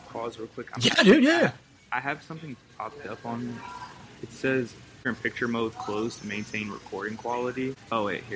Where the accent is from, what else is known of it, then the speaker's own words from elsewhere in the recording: Maryland, United States; now in Texas; Like I mentioned, I was growing up in Maryland for a little bit, so Foamposites were a huge thing as well.